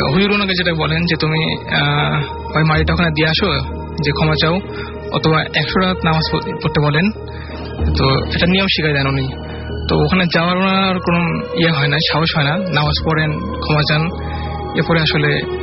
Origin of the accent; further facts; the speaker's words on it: Natore, Rajshahi Division, Bangladesh; আমি নাটোর থেকে আসছি।